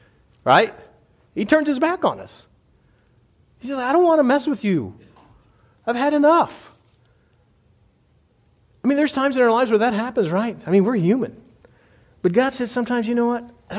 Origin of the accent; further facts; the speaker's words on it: Texas, United States; Oh, by the way, now, we're from Texas. We're home of Tex-Mex.